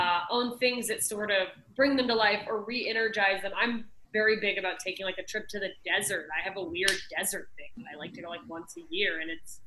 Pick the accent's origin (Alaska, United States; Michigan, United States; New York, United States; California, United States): Alaska, United States; Anchorage; I grew up in Alaska, and the aurora borealis is like, there's nothing like it.